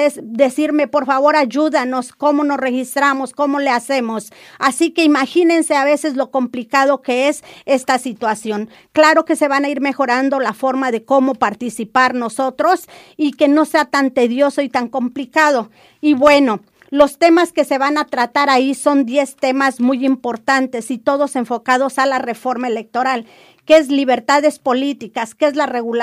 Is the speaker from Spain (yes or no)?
no; Mexico; now in United States; somos los mexicanos migrantes que estamos aquí fuera de territorio mexicano